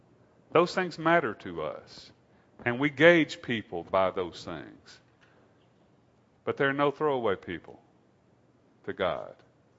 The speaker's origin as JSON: {"language": "English", "country": "United States", "tie": "born or raised there", "said": "because I grew up in America, that I felt that way."}